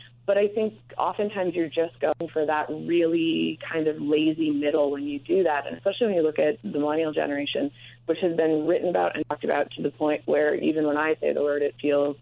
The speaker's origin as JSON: {"language": "English", "town": "Fargo", "region": "North Dakota", "country": "United States", "tie": "born or raised there", "said": "I grew up in Fargo, North Dakota. It took a really long time for trends and things to hit there."}